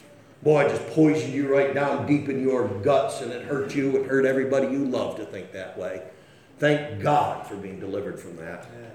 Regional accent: United States; I'm an American citizen.

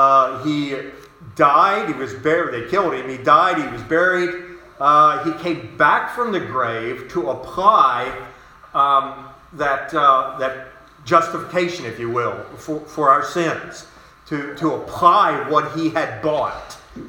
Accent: West Virginia, United States; But I am from West Virginia, and we cook everything down there, you know.

